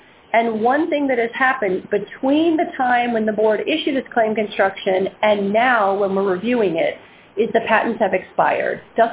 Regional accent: Baltimore, Maryland, United States; I'm from Baltimore, and, you know, everyone in my family says it was a D instead of a T. It's an accent.

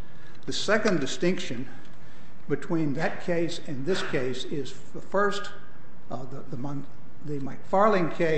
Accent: Jackson, Mississippi, United States; from Jackson, Mississippi

